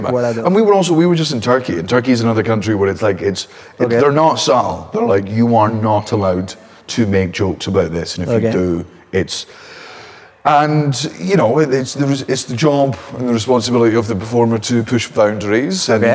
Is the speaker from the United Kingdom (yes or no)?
yes; Scotland, United Kingdom; I used to be able to say … I am from Scotland. and I try to be funny.